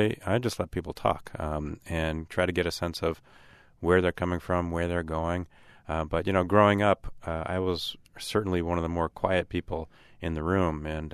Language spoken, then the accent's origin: English; Santa Cruz, California, United States; born there; Sure. So I was born in Santa Cruz.